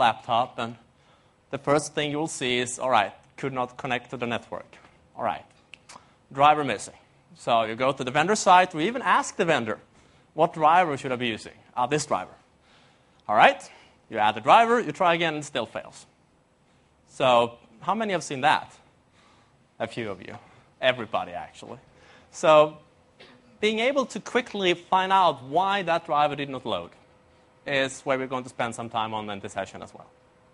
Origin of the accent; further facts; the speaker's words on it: Sweden; English is a second language; As you can hear from my accent, I don't live in Australia. I'm from Sweden, Europe